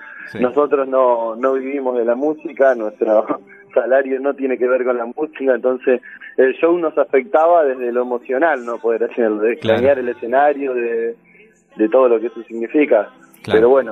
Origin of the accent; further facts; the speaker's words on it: Lanús, Buenos Aires Province, Argentina; Y nosotros somos acá de Lanús